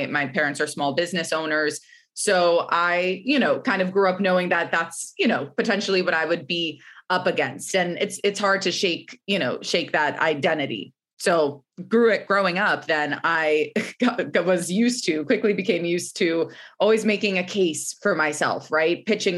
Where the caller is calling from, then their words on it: Brooklyn, New York, United States; I am calling in from Brooklyn, New York this morning.